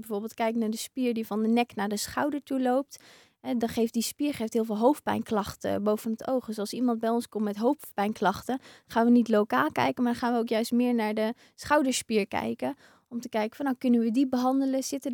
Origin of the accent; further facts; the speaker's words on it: Amsterdam, North Holland, Netherlands; daarbij, we komen uit Amsterdam.